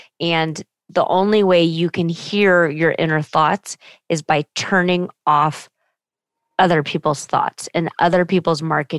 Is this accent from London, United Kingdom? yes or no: no; Scotland, United Kingdom; I'm a real person. I answer my email. I'm Scottish. I don't pay for a VA.